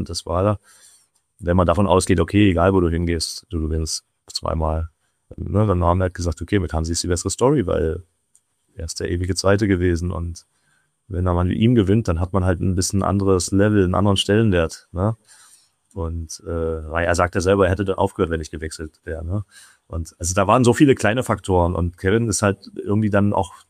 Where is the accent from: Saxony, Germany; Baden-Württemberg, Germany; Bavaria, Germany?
Saxony, Germany; Dresden; weil das war in Dresden. in meinem Stadion, wo ich groß geworden bin, wo ich jahrelang trainiert habe, wo ich angefangen habe